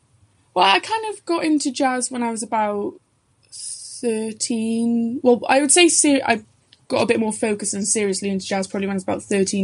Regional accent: Cardiff, Wales, United Kingdom; So I grew up in Cardiff, and I was born in Cardiff as well.

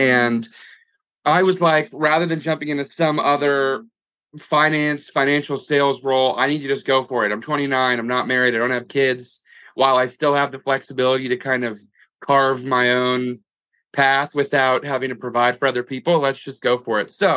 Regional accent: Princeton, New Jersey, United States; I'm taking the call from my childhood bedroom. I grew up in Princeton. I went to Princeton Day School for 13 years, kindergarten all the way through 12th grade.

